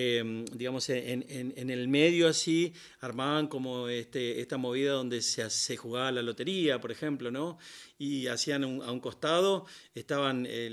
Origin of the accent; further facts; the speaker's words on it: Las Lomitas, Formosa, Argentina; Yo soy de Las Lomitas, La Lomita es un pueblo, era chiquito en ese momento, ahora ya le dicen ciudad, digamos, uh-huh. ¿no? Estaba a 300 kilómetros de la capital.